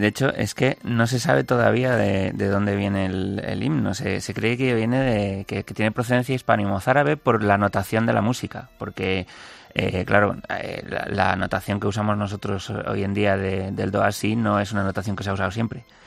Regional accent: Galicia, Spain; que me tocaban un poco siendo gallego

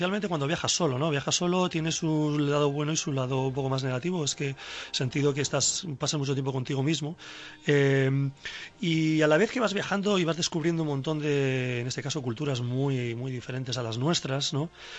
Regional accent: San Sebastián, Basque Country, Spain; born there; moved away as an adult; also born or lived in London / New York; Yo emigré de España, de San Sebastián, de mi San Sebastián natal, a Londres hace ya 21 años.

